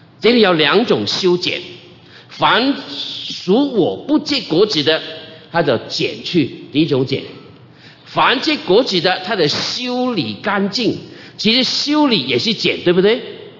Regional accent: Nanhai, Guangdong, China; 我是什么人？标准的广东人，广东南海。结果你们中间有位弟兄跟我一样的，广东南海，姓关的，同个乡下的哈

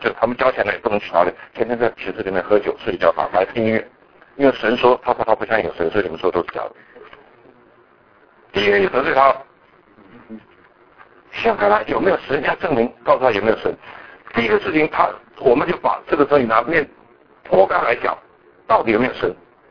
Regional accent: Taiwan; 我们从台湾来的也卷一个纸，还卖钱的

